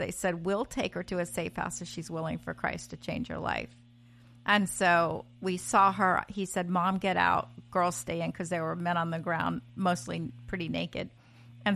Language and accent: English; Virginia, United States; I'm from Virginia, and we were living in Charlottesville.